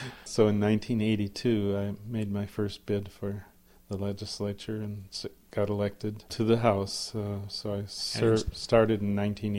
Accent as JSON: {"language": "English", "country": "United States", "said": "realizing how deeply different things were between myself as an American and the extreme poverty I saw there."}